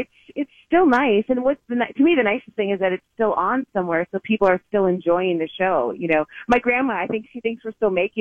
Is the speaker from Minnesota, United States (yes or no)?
yes; Burnsville, Minnesota, United States; now in Hollywood, United States; I grew up in Burnsville.